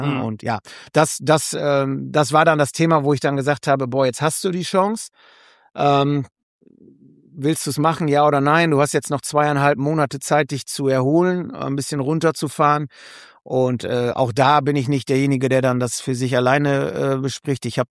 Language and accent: German; Hopsten, North Rhine-Westphalia, Germany; Er kommt aus Hobsten, ich komm aus Hobsten.